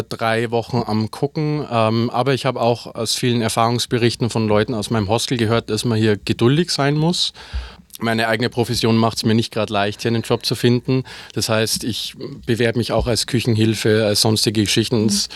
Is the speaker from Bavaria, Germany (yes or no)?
yes; Munich, Bavaria, Germany; born there; Das heißt, ich habe mich schon als Bayer entlarvt. Genau, ich bin gebürtiger Münchner und wohne gerade und lebe gerade in München.